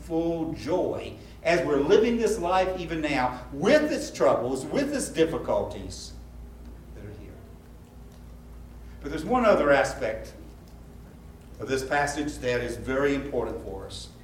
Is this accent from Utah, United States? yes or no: no; York, South Carolina, United States; I was a fairly young boy and growing up in York, and it was late April.